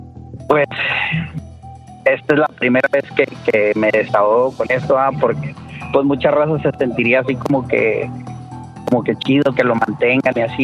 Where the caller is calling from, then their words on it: Reynosa, Tamaulipas, Mexico; De Reynosa.